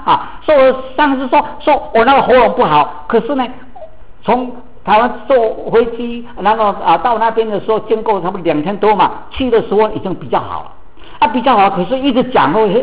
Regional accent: China; now in United States; 说我们中国人到了美国来了，因为脱离了那个家庭的关系、亲族的关系

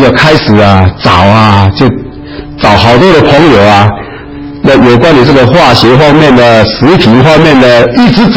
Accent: Taiwan; accent: Taiwanese Mandarin; 因为我这个台湾国语呢，这到最后呢，我听不懂的话，请你们大家包涵啊。

